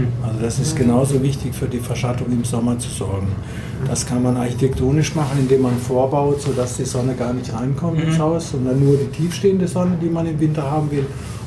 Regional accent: Freiburg, Baden-Württemberg, Germany; ich nehme jetzt ein Beispiel aus Freiburg, meiner Heimat

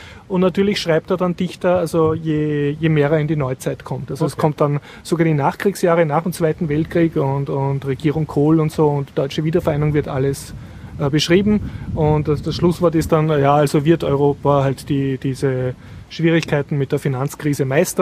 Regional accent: Austria; als Österreicher ist das nicht so erfreulich

